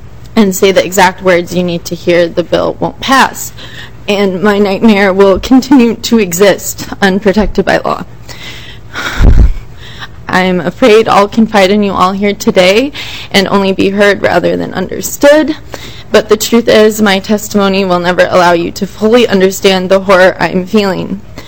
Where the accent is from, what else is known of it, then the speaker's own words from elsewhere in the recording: Prior Lake, Minnesota, United States; 21 years old, and I'm from Prior Lake, Minnesota.